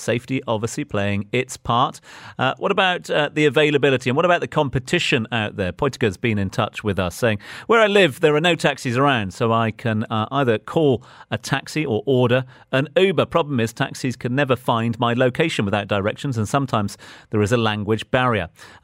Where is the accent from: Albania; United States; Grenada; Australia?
Australia; now in United Arab Emirates; my home country of Australia